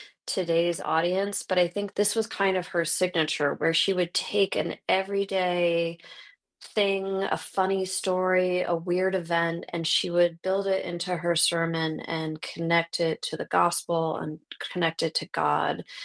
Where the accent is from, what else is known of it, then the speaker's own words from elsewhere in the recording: Iowa, United States; I grew up in the Transcendental Meditation movement, and it was at the time in the 1980s in rural Iowa, kind of an isolated community with a really strong belief system